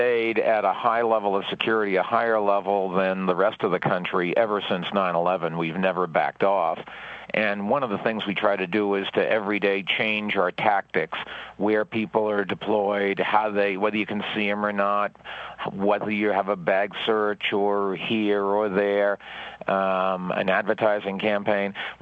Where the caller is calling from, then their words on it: Sun Valley, Idaho, United States; I am in Idaho, Sun Valley, Idaho, where it's clear skies and temperatures should be in the 80s today.